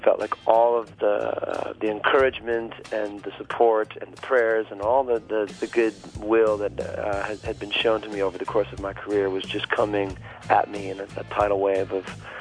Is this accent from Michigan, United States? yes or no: yes; Waterford, Michigan, United States; I grew up playing with a cousin of mine who actually grew up a bit more closer to Milford and Highland.